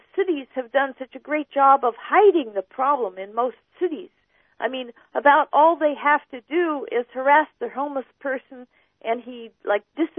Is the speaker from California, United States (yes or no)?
yes; Los Altos, California, United States; I grew up in this general area. I was raised in Los Altos.